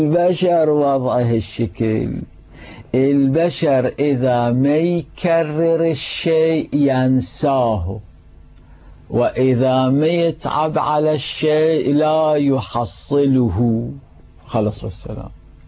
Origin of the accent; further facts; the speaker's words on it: Karbala, Karbala Governorate, Iraq; حتى أنا في أيام طفولتي في كربلاء المقدسة كنت أسمع حوله